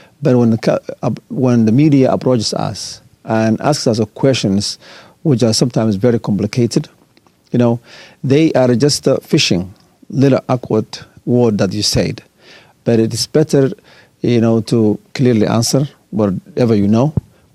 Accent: Somalia; moved away; So we came from Somalia, both of us. Yeah. And he came from north side and I came from the south side.

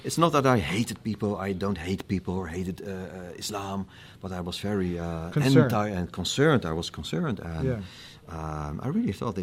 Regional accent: Netherlands; No, I'm from the Netherlands. I live in The Hague. It's near Amsterdam. It's the third city of the Netherlands.

